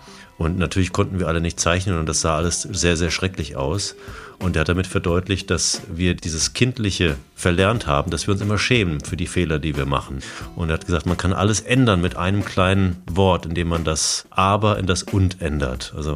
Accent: Rhineland-Palatinate, Germany; hört sich fast an, als käme aus dem Westerwald, weil wir sind auch alle in der Natur verbunden, da wo ich herkomme.

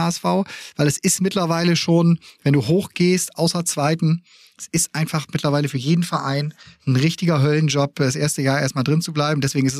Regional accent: Bremen, Germany; das macht mir dann ja auch Spaß, auch als Bremer.

